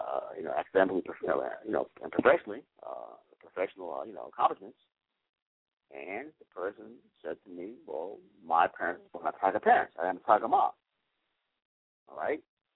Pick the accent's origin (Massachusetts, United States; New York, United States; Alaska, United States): New York, United States; New York City; I mean, granted, growing up in New York City, you know, we knew Chinese, you know, elementary school, junior high school.